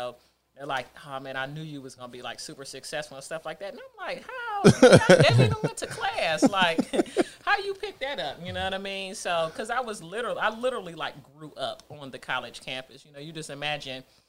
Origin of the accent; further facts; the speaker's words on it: Nashville, Tennessee, United States; just kind of growing up in Nashville, I always wanted to get back to Detroit, which is where the roots was, which is where the majority of our family was. We were the only ones that were in Nashville.